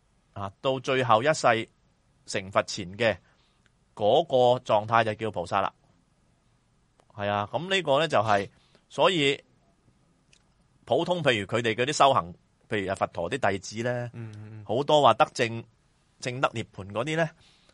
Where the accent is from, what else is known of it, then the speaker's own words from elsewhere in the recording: China; 因为我中国人呢就好鬼悭俭